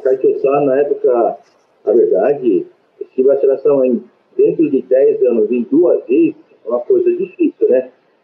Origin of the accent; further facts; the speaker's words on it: Brazil; como nós somos, nós brasileiros somos.